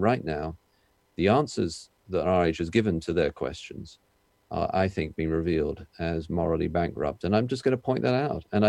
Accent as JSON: {"language": "English", "country": "United Kingdom", "said": "obviously I'm British"}